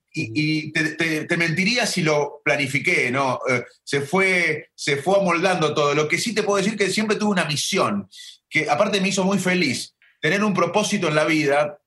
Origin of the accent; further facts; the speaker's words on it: Salto, Buenos Aires Province, Argentina; also born or lived in Arroyo Dulce; Yo nací en un pueblito y me crié... Perdón, nací en el conurbano de Buenos Aires, pero me fui al año a vivir un pueblito de 1000 habitantes, Arroyo Dulce. Y sabía que... Y ahí crecí, después en Salto, que es un pueblo más de 20.000 o 25.000 habitantes